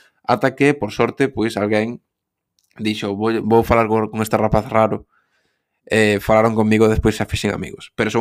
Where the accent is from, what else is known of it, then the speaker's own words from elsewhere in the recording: A Coruña, Galicia, Spain; somos os dous galegos, eu son da Coruña e la de Pontevedra